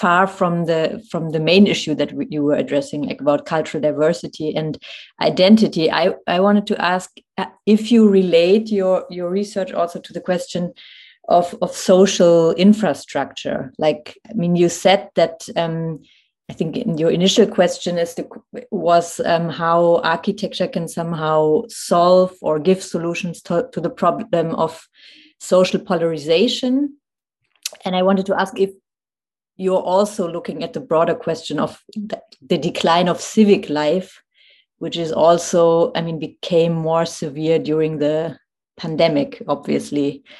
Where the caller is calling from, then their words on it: Berlin, Germany; English is a second language; Thank you very much for the lecture that I'm listening now from Berlin.